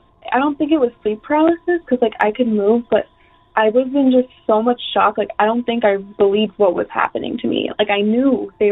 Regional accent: New York, United States; I'm from New York

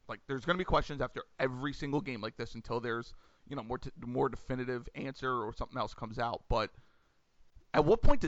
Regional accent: Pennsylvania, United States; I dealt with it with Penn State fans growing up in Pennsylvania

